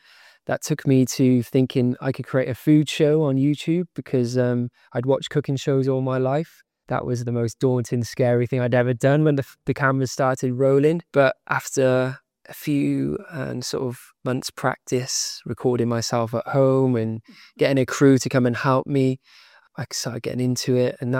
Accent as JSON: {"language": "English", "town": "Cardiff", "region": "Wales", "country": "United Kingdom", "tie": "born or raised there", "said": "I grew up in Cardiff."}